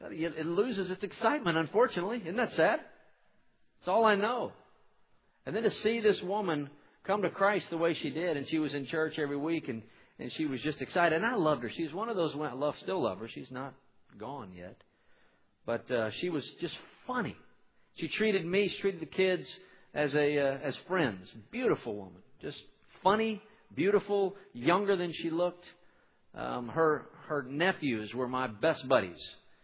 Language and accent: English; Conroe, Texas, United States; So I drove out to the area where I grew up in Conroe, Texas, at River Plantation.